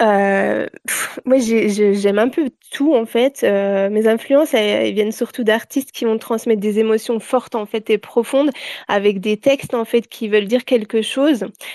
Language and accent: French; Germany; parce que j'ai grandi en Allemagne, il y avait déjà un spectacle qui était organisé.